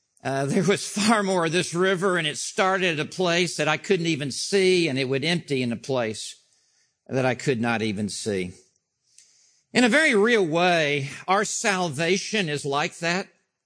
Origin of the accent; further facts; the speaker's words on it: Memphis, Tennessee, United States; When I was a young boy, I grew up in Memphis, Tennessee. My father was a professor in medical school, and we moved there when I had just finished my seventh grade.